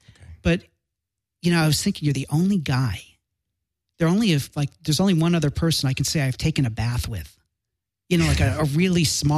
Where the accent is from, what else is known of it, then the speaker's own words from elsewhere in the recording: Chicago, Illinois, United States; now in Los Angeles, United States; You know, I'm from Chicago. I didn't grow up here, so I don't have a lot of friends and family here